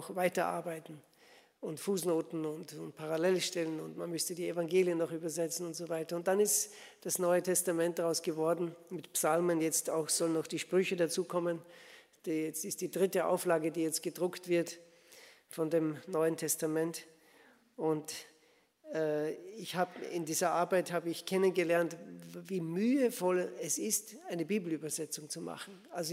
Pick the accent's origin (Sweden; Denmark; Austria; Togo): Austria; moved away as an adult; now in Switzerland; Ich bin ein Österreicher, der in der Schweiz lebt. Also erwarten Sie keinen Schweizer Dialekt. Ich kann gar nicht so gut Schweizerdeutsch.